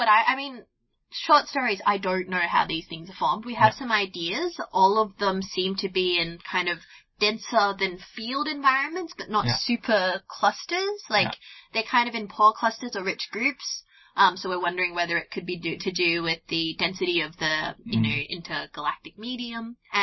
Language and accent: English; Australia; now in United Kingdom; So, I'm really excited about the UK. I grew up in Australia.